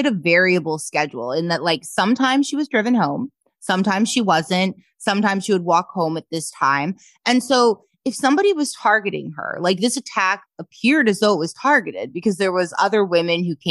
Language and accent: English; British Columbia, Canada; I'm from the Okanagan. So I grew up in the Okanagan. Okay. So it's small as well.